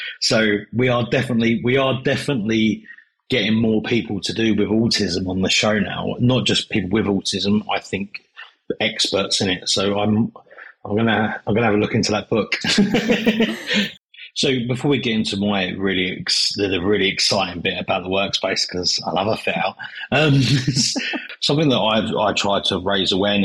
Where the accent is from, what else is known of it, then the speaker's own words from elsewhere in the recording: United Kingdom; Yeah, we are British and very cynical.